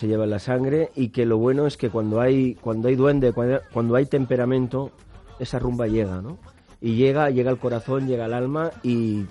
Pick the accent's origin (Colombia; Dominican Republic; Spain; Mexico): Spain; Barcelona, Catalonia; yo soy del barrio de Gracia